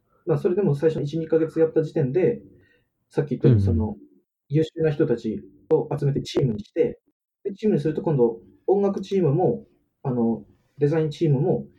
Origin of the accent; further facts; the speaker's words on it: Tochigi, Japan; 僕あの栃木の片田舎出身なんですけど